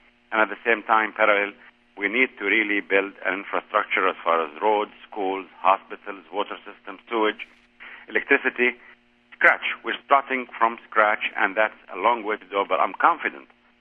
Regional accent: Jericho, West Bank, Palestine; I'm 50 years old now. I was 12 when the occupation came to my hometown, Jericho.

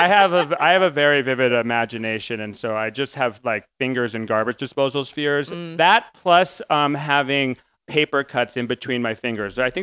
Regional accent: New England, United States; I'm from New England.

